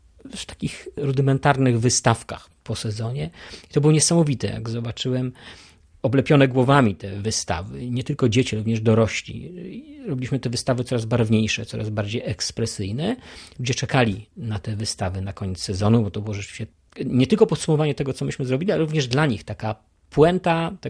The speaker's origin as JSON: {"language": "Polish", "town": "Masłomęcz", "region": "Lublin Voivodeship", "country": "Poland", "said": "Po pierwsze, to jestem z Masłomęcza"}